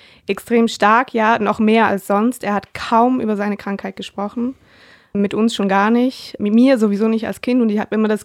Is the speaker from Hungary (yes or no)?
no; Switzerland